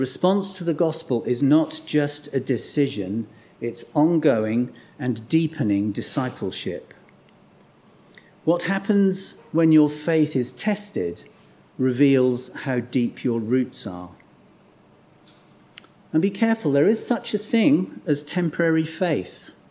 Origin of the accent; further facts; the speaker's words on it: Lowestoft, East of England, United Kingdom; many of them in my hometown of Lowestoft.